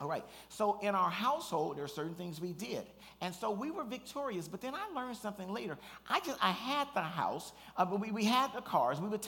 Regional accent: Compton, California, United States; I really made a decision when I was growing up in Compton, running from gangs, and people pulling guns on me and all that, that when I become a man, I'm not going to live here.

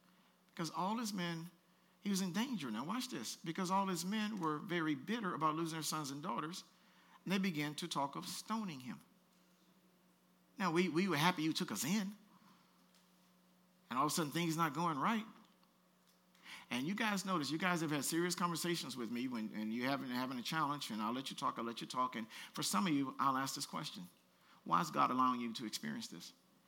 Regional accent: Compton, California, United States; Now, when I was growing up in Compton, there was about 3 or 4 boys that ain't like me

